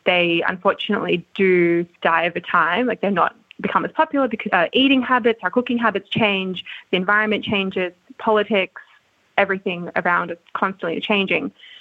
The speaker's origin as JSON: {"language": "English", "town": "Sydney", "region": "New South Wales", "country": "Australia", "tie": "born or raised there", "said": "For example, I grew up in Sydney"}